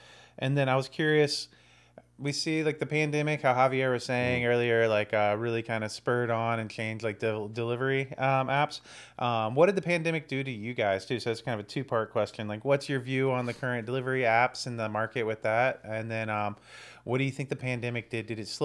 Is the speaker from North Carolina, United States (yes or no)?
yes; North Carolina, United States; North Carolina. I'm from the Carolinas